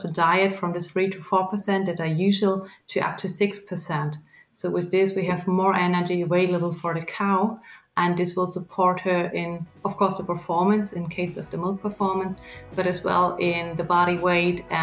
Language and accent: English; Germany; I'm from Germany.